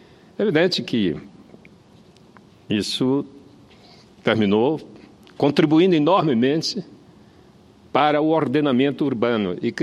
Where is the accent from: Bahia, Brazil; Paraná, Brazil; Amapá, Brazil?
Amapá, Brazil; Macapá; Enfim, eu devo tudo que sou à minha cidade. Macapá é uma cidade fascinante e de um povo alegre.